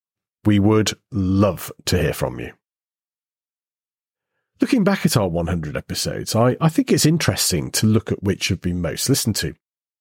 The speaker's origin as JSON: {"language": "English", "country": "United Kingdom", "tie": "born or raised there", "said": "for those of us who remember growing up in Britain during the 1970s"}